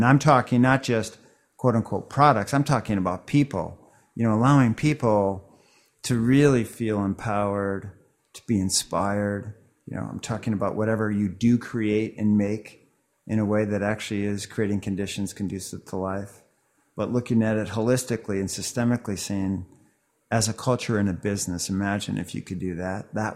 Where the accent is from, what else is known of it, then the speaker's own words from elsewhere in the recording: Chicago, Illinois, United States; I guess the best way to understand is I'll start young. I grew up in Chicago on a farm.